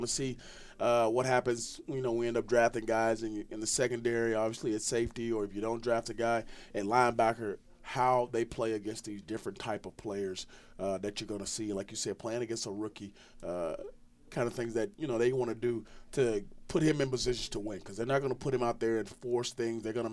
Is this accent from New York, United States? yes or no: no; Atlanta, Georgia, United States; and I remember Gruden knew I was from Atlanta.